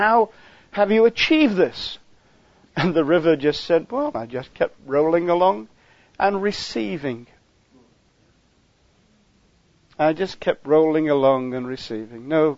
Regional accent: Stoke-on-Trent, West Midlands, United Kingdom; I come originally from Stoke-on-Trent.

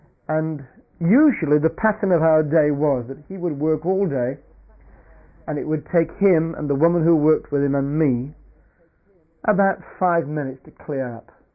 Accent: Stoke-on-Trent, West Midlands, United Kingdom; But my hometown is Stoke-on-Trent, which is the Potteries.

